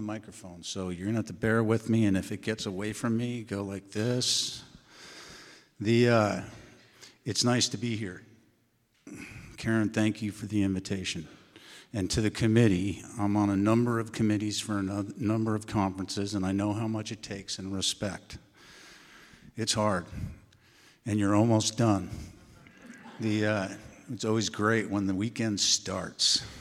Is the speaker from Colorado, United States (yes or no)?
yes; Aspen, Colorado, United States; And I grew up in Aspen. I grew taller in Aspen. I'm not sure I grew up.